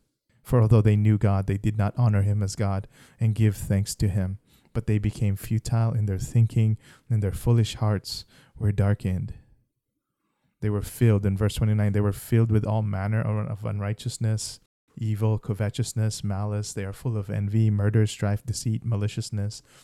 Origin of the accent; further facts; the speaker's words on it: Philippines; now in United States; So Lynn and I are coming from different Asian American background. I'm Filipino, she is Vietnamese.